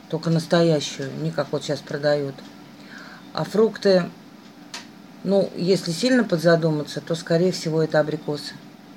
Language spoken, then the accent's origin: Russian; Moscow, Russia; Как бы я, как коренная москвичка, хочу вам сказать